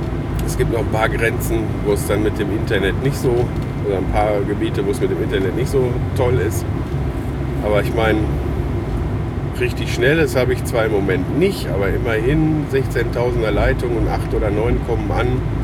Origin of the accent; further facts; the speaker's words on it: North Rhine-Westphalia, Germany; Es gibt super schöne Natur auch bei uns im Sauerland